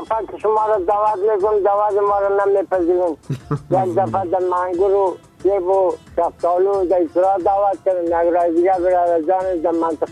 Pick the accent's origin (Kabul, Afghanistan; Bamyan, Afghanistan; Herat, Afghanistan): Bamyan, Afghanistan; قریه ما دست سفید ولسوالی ما کامل ولایت ما بامیان یعنی … در سنجی 83 ساله